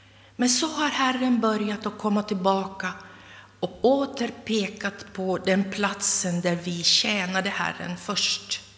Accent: Jakobstad, Ostrobothnia, Finland; Vi ska gå tillbaka till Jakobstad och den församlingen där jag växte upp.

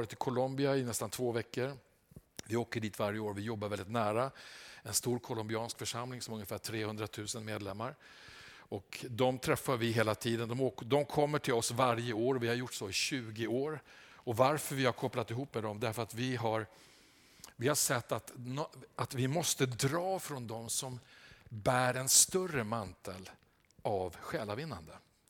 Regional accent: Småland, Sweden; jag är ingen tvättäkta 08. Jag är smålänning i botten. Min pappa föddes i Tranås. Så att jag har återvänt till rötterna.

